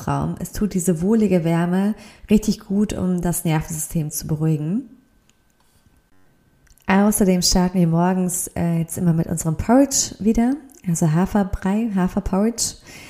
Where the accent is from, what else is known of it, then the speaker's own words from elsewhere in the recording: Mainz, Rhineland-Palatinate, Germany; now in Nagold, Germany; ich liebe meine Heimatstadt Mainz und meine neuen Freundinnen hier in Nagold